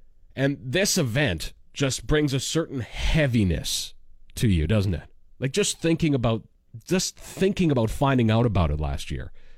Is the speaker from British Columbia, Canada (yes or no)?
no; Saskatchewan, Canada; I know a lot of people in Humboldt, because it's close to my hometown